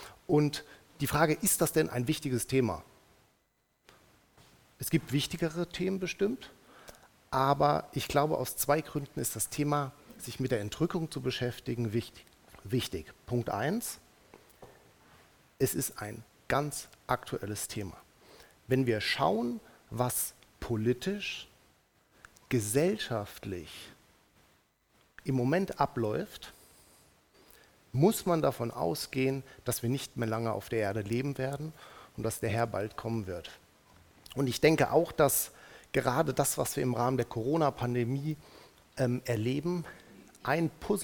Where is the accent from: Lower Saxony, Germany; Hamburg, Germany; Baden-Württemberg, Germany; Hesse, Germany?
Hesse, Germany; Und ich bin verheiratet. Wir haben zwei Jungs, 6 und 8 Jahre. Und wir kommen aus dem Rhein-Main-Gebiet, irgendwo zwischen Wiesbaden und Frankfurt wohnhaft.